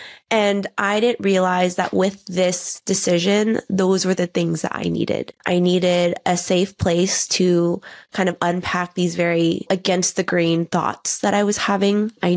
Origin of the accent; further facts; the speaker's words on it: Canada; I'm Canadian, so I have a Canadian passport.